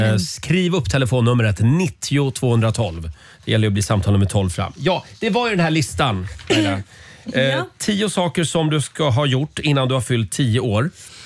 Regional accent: Bomhus, Gävleborg County, Sweden; Vi hade en pulkabacke hemma i Bomhus där jag växte upp utanför Gävle.

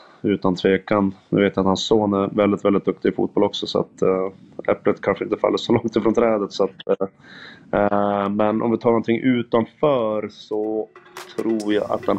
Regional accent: Örnsköldsvik, Västernorrland County, Sweden; sen har jag sett dem varje sommar när jag var hemma i Övik

